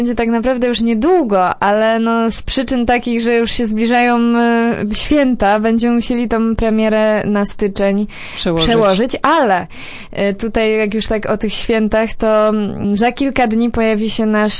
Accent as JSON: {"language": "Polish", "town": "Głogów", "region": "Lower Silesian Voivodeship", "country": "Poland", "said": "pochodzę z Głogowa i tak cały czas jest mi bliski"}